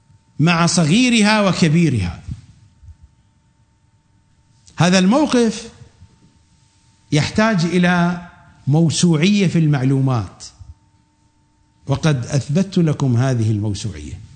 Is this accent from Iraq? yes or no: yes; Iraq; accent: Iraqi; مثل ما نقول بلهجتنا العراقية